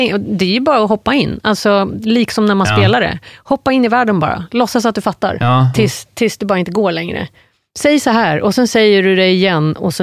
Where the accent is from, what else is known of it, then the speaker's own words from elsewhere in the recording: South East England, United Kingdom; Swedish is a second language; moved away; jag kommer från Surrey, sydvästra London.